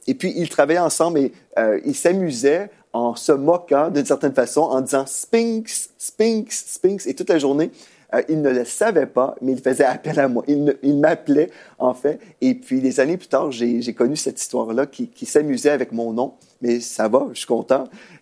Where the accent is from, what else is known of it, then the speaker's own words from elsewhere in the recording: Quebec, Canada; on doit rentrer chez nous au Québec